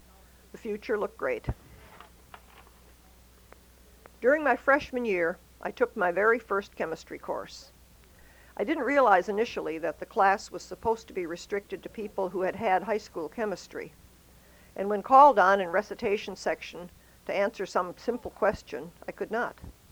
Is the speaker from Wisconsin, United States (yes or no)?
yes; Wisconsin, United States; Made me happy to say I was from Wisconsin.